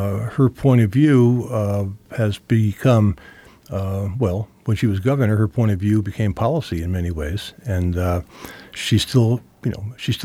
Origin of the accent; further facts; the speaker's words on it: New York City, New York, United States; born there; I was born in Midtown Manhattan, New York City.